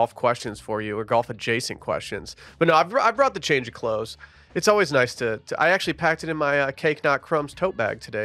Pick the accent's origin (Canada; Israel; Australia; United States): Australia; We're going to charge you out the ass for it because we're Australian.